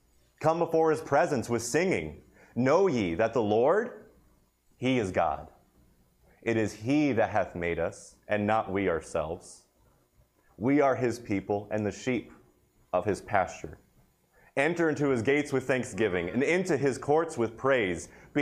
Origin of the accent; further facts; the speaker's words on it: Tennessee, United States; I'm from Tennessee, so it's plenty cold for me.